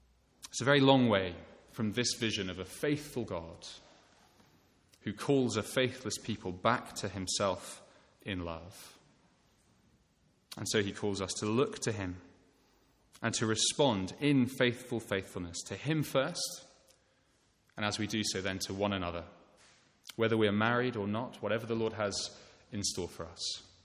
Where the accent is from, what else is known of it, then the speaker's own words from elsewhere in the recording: United Kingdom; for those of us who are British, because we're British